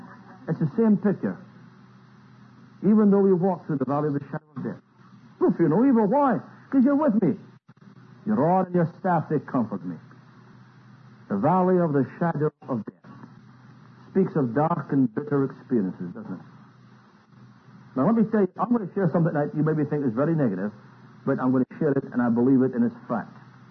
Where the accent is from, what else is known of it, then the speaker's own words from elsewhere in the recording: Scotland, United Kingdom; When I was a young boy, I was brought up in Scotland.